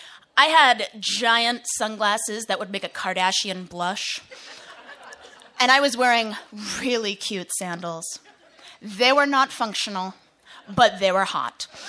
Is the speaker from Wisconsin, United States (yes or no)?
no; Gloucester, Massachusetts, United States; I grew up in Massachusetts. I grew up in Gloucester, Massachusetts, which is right on the Atlantic Ocean. It's 30 minutes north of Boston.